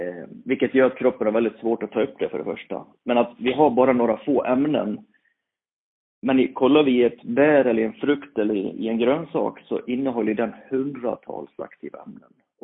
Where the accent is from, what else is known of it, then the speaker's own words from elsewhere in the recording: Borlänge, Dalarna County, Sweden; Jag kommer från Borlänge. Kanske hörs på min dialekt.